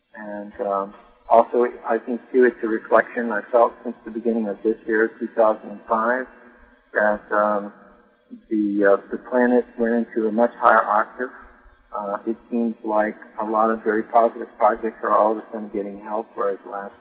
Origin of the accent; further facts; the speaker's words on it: Chicago, Illinois, United States; born there; I was born in Chicago.